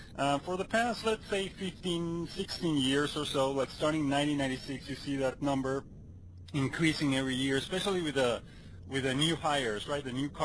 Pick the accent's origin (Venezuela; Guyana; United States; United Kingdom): Venezuela; English is a second language; because obviously I'm from Venezuela, and I used to do it for some newspapers and magazines in Venezuela